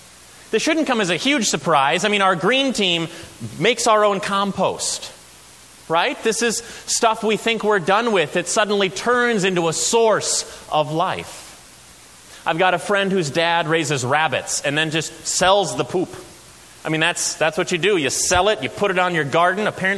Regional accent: South Dakota, United States; I did a little growing up in South Dakota. My family has roots there. I would say it's where my people are from.

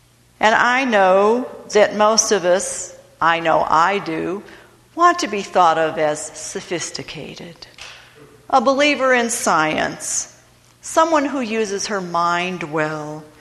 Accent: Cleveland, Ohio, United States; I'm from Cleveland. I understand different, but not his kind of different.

